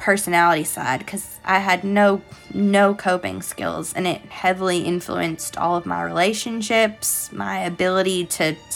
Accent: Tennessee, United States; So she grew up in Maine, but I grew up in Tennessee, so she's lying to a bunch of people in Tennessee about stuff that happened in Maine.

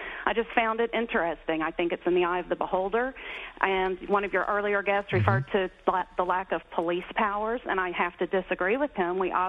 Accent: Little Rock, Arkansas, United States; And I chose this because I'm from Little Rock, Arkansas

